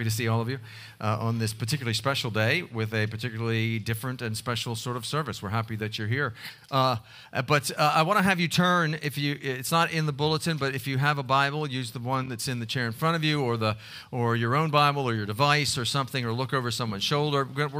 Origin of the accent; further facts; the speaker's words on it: Baltimore, Maryland, United States; I didn't grow up here, but I grew up in Baltimore, and scrapple was part of our regular diet, you know.